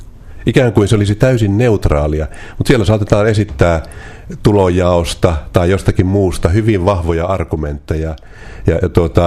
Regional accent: Lapland, Finland; Mähän olen kasvanut Tornionjokilaaksossa. Se lestadiolaisuus eri muotoinen, myöskin vanhoillislestadiolaisuus on niin kuin tuttu sieltä lapsuuden maisemista ja paljon naapurustossa eli ihmisiä, jotka kuuluvat liikkeeseen.

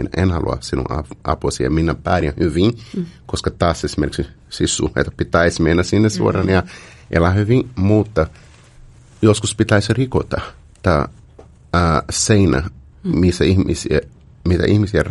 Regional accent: Brazil; Finnish is a second language; Mutta minä olen Brasiliasta kotoisin ja minä laitoin ruoka.

